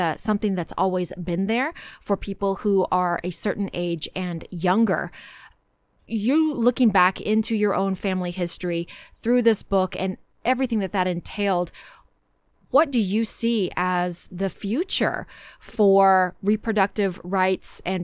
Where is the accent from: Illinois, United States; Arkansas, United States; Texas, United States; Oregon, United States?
Texas, United States; now in Boulder, United States; I'm from Texas, so I speak from lived observations. I think that places like Boulder, Colorado, where I am now, it's a bit of a bubble.